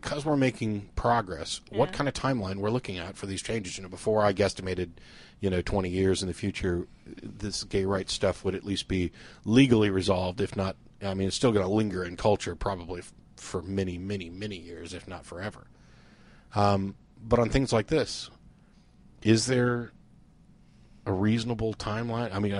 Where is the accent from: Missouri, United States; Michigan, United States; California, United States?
Missouri, United States; No, I was raised in Missouri.